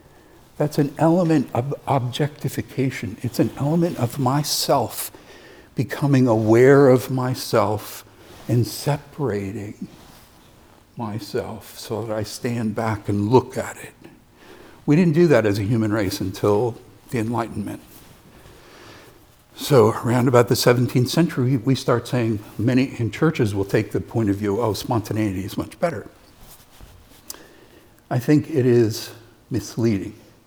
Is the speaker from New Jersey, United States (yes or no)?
yes; New Jersey, United States; now in Tennessee, United States; Well, I'm from New Jersey, and I moved to Tennessee, to West Tennessee. Not middle, not east, because they're different.